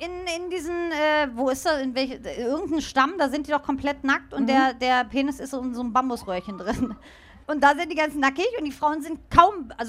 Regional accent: Berlin, Germany; Ich komme ja aus Berlin. So. Und manchmal bin ich so stolz, ja, auf diese Stadt. Manchmal ist es auch sehr assi. Manchmal passt es auch genau zusammen. Mhm. Also, ich bin jetzt nur im Prenzlauer Berg. Prenzlauer Berg, der Mutti-Bezirk, ne?

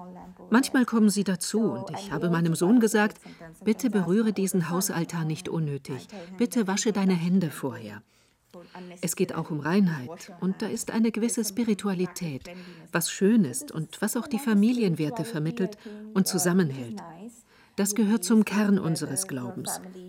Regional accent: Mumbai, Maharashtra, India; German is a second language; now in Germany; Ich bin in Mumbai geboren und dort in einer katholischen Schule groß geworden.

